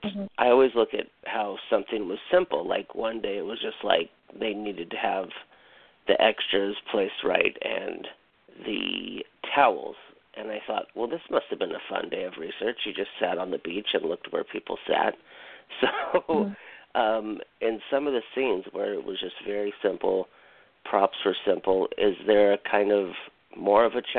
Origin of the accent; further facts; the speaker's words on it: Hawaii, United States; I worked on a film in Hawaii, The Descendants, and it was very interesting because I'm from Hawaii